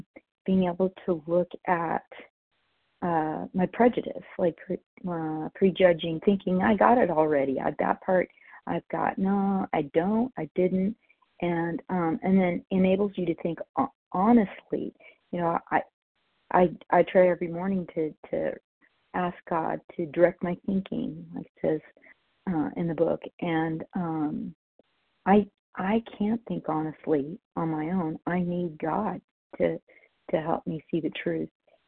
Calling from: California, United States; from California, grateful recovering compulsive overeater.

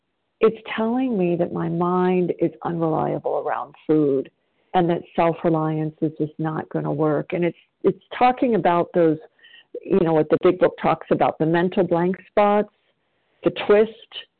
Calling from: South Carolina, United States; and I'm calling from South Carolina

